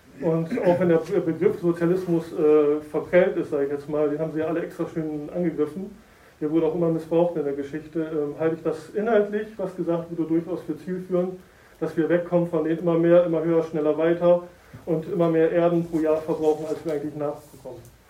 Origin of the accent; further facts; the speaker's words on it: Lower Saxony, Germany; Also erstmal, ich bin am 6.7.1980 geboren. Ich bin in Bude groß geworden und aufgewachsen und am Gymnasium in Oldenburg, am GAK gewesen.